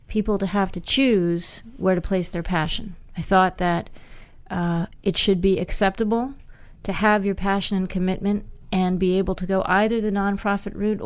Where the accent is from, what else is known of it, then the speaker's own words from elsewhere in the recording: Hastings-on-Hudson, New York, United States; I was a young lass traipsing the hills and streams in my hometown of Hastings on Hudson, New York, on the Hudson River.